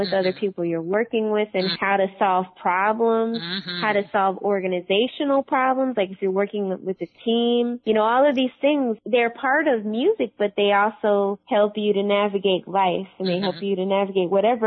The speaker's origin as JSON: {"language": "English", "town": "Syracuse", "region": "New York", "country": "United States", "tie": "born or raised there", "said": "And so I actually spent a lot of time in Chicago growing up. Even if I lived in Syracuse, I would go to Chicago in the summer."}